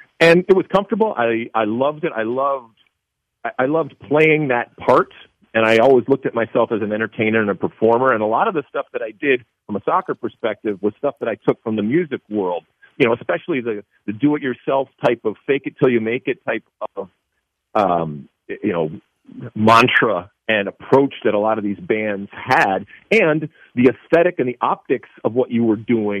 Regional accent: Michigan, United States; And look, I grew up in Michigan. The law is you got to play hockey

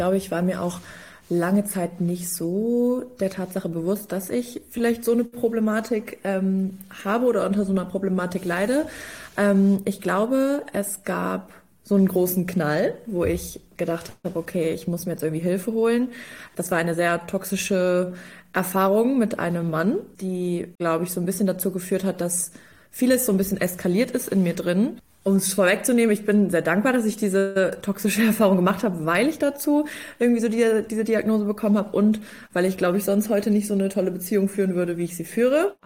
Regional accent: Bremen, Germany; ich bin 27 Jahre alt, ich komme aus Bremen

